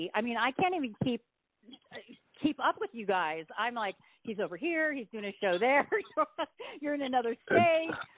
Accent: Huntington Beach, California, United States; now in Virginia, United States; I grew up in Southern Cal. I grew up in Huntington Beach, and then now I'm on

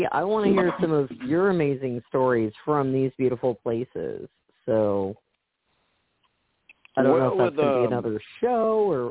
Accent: Arkansas, United States; now in Memphis, United States; and you know, I grew up in Arkansas. I only moved to Memphis last year

